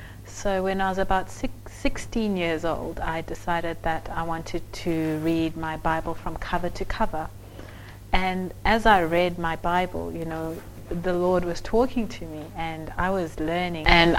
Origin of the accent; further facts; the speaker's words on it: Zimbabwe; also born or lived in Perth; now in Hamilton; I'm originally from Zimbabwe, lived in Perth, and now I live in Hamilton. So growing up, I was not Adventist. My family's Methodist. So I grew up in a Methodist house